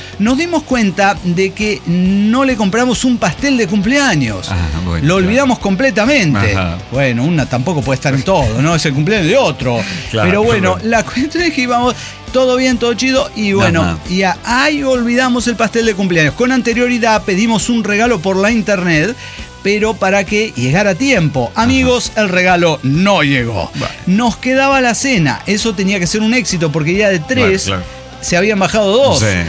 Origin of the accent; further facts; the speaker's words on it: Seattle, Washington, United States; Soy de Seattle, Washington